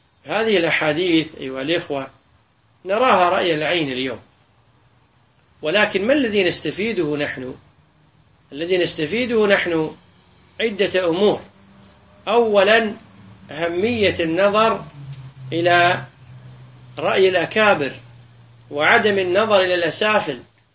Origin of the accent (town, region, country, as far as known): Kuwait